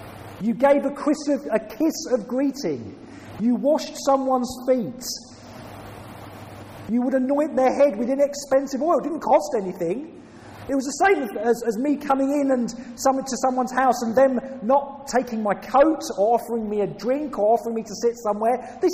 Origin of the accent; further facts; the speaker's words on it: England, United Kingdom; I'm British, I'm English, the stiff upper lip